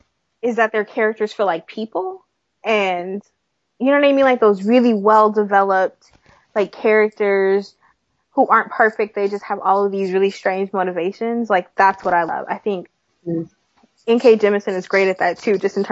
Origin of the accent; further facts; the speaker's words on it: California, United States; California, originally.